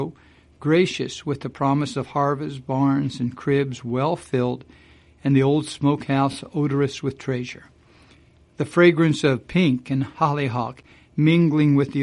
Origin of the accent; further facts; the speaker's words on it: Midwest, United States; That's what I remember as a kid growing up in the Midwest, where people were family.